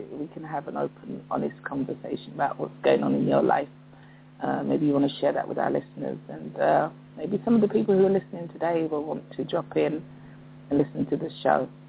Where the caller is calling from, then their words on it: London, United Kingdom; I'm calling from London, and you are listening to the Six Eyes Radio Show.